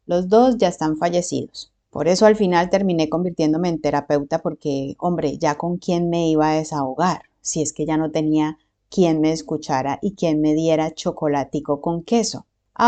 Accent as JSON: {"language": "Spanish", "country": "Colombia", "said": "trabajar de forma online en Colombia cuando me regrese a mi tierrita preciosa"}